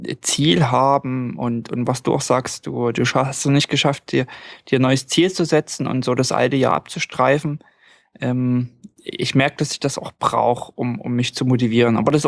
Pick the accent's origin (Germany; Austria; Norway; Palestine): Norway; German is a second language; Und bei uns in Norwegen ist es so, wir haben eine Art, haben eigentlich alle eine Art Reiseversicherung.